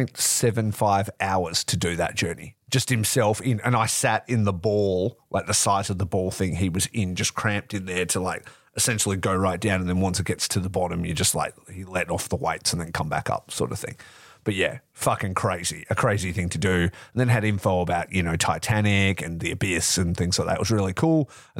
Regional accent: Western Australia, Australia; I have to say it because I'm West Australian and I fucking doing my country proud.

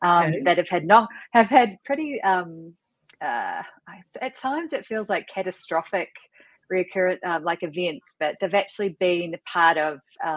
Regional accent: New Zealand; So I'm originally from New Zealand. If you've heard the term Kiwis

